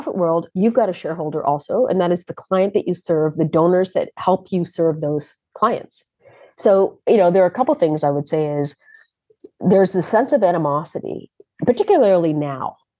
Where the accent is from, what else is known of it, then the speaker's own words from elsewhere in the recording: Canada; also born or lived in Uganda; I'm a refugee to Canada. I was born in Uganda. Indian heritage, African born, raised in Canada with a Persian name.